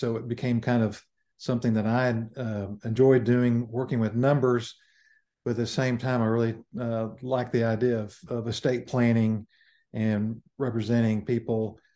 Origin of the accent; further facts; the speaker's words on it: Dallas, Texas, United States; Well, I'm a longtime Dallasite. I was born and raised in Dallas, and I come from a family of attorneys.